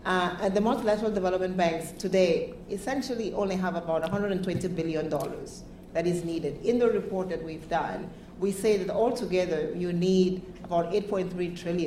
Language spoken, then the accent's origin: English; Cameroon; I come from the Cameroon, which is part of the Amazon, and yes, we are seeing a lot of, not part of the Amazon, part of the peatlands of Africa.